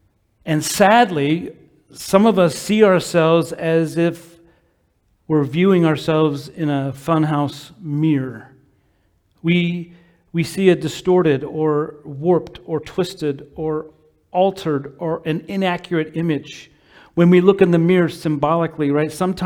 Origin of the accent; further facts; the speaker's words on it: Utah, United States; Growing up in Utah, we had an amusement park called Lagoon.